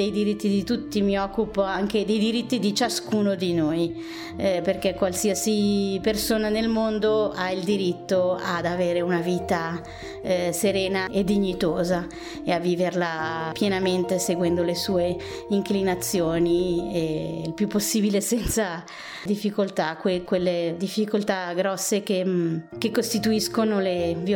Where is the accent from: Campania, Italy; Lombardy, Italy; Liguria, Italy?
Lombardy, Italy; Milan; born there; sono una donna di 48 anni, sono nata a Milano di origini sarde da entrambi i genitori